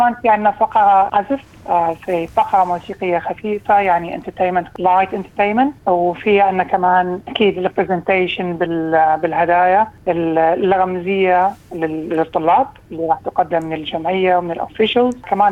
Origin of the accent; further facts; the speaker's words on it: Iraq; now in Australia; إحنا بلدنا أستراليا أكيد. كل يعني انتماءاتنا العراقية والعربية ما ننساها ونفتخر بها